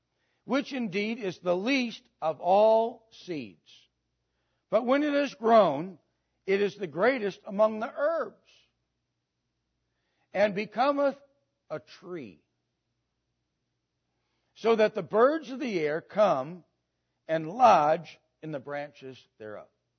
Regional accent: Wisconsin, United States; moved away as an adult; I grew up in the North. I grew up in Wisconsin. I never, ever, ever, the first 18 years of my life, I never had someone come up to me and say, I've been born again.

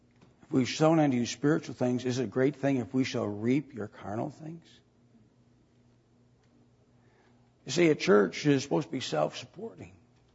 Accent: Wisconsin, United States; I grew up in Wisconsin. Wisconsin people are secularists.

